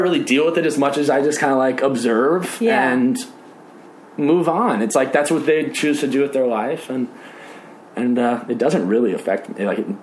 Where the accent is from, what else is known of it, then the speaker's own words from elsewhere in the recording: Nashville, Tennessee, United States; And obviously, I grew up in Nashville, so that kind of helps a lot of singing.